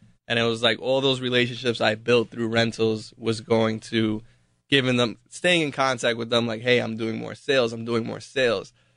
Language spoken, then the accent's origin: English; Richmond Hill, New York, United States; My mom was from East New York, but we grew up in Richmond Hill, Queens.